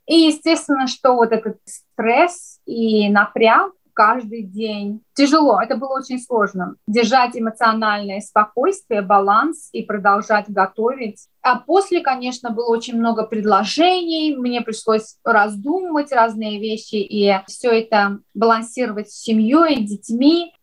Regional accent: Azerbaijan; то, что я из Азербайджана, я думаю, что это, как говорится, фундамент всего для меня, потому что классически в Азербайджане мы все прям с детства видим, как наши мамы готовят

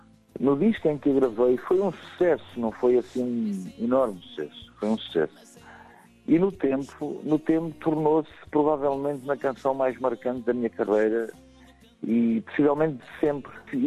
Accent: Portugal; now in France; quando vivia lá já me sentia português e tantos anos depois continuo a sentir-me português, porque simplesmente sou português e adoro o meu país.

